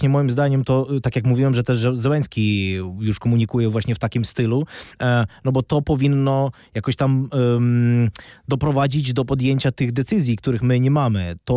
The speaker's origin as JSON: {"language": "Polish", "town": "Zaporizhzhia", "region": "Zaporizhzhia Oblast", "country": "Ukraine", "said": "ja pochodzę na przykład z Zaporoża, tak, to jest miasto na południu, byłem tam parę miesięcy temu"}